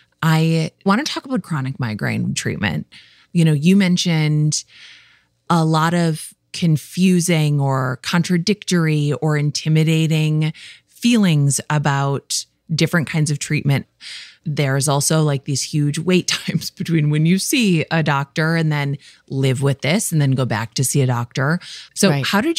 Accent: Midwest, United States; I'm from the Midwest. We love talking about weather, okay?

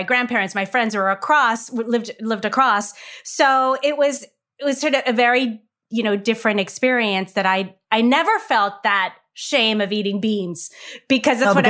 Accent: Laredo, Texas, United States; I grew up, you know, in South Texas. My parents were from Mexico. But I, growing up in Laredo, everybody spoke Spanish.

